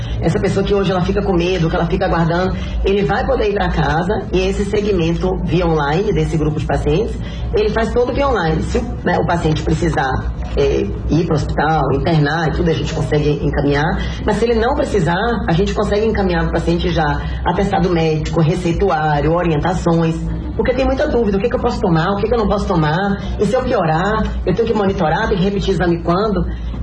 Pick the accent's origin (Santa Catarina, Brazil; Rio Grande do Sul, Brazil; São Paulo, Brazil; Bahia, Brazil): Bahia, Brazil; Vitória da Conquista; eu sou da Bahia, aí todo mundo, Bahia? Eu falo, Bahia, Salvador? Eu falo, não, Vitória da Conquista.